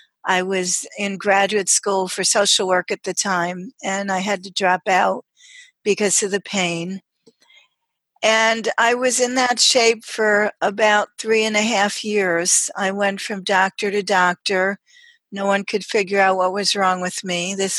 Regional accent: New York City, New York, United States; born there; also born or lived in Long Island; Well, I was born in New York City and lived on Long Island in high school, and I came to upstate New York because I like to get away from the crowds

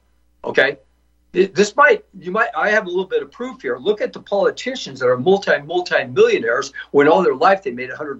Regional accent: Portland, Oregon, United States; I grew up in Portland. People in Oregon is absolutely gorgeous. And Portland used to be absolutely gorgeous.

